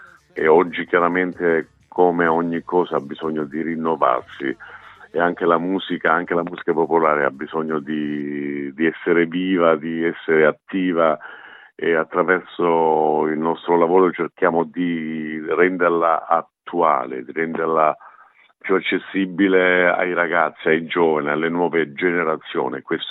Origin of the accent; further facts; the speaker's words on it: Caulonia, Calabria, Italy; Quindi Caolonia è il mio paese, qui nella provincia di Reggio Calabria.